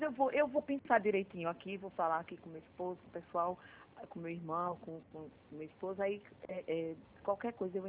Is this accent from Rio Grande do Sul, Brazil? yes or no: no; Caruaru, Pernambuco, Brazil; Eu sou de Caruaru.